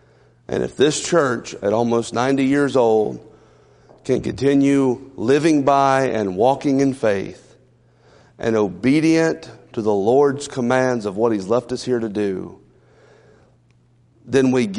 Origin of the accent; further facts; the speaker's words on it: Lebanon, Virginia, United States; from Lebanon, Virginia, and I'm a Virginia Tech fan